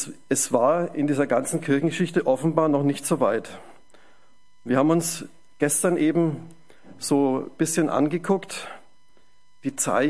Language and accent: German; Bavaria, Germany; Ich komme ja aus dem Fränkischen, aus der Ecke Nürnberg, Erlangen, Fürth.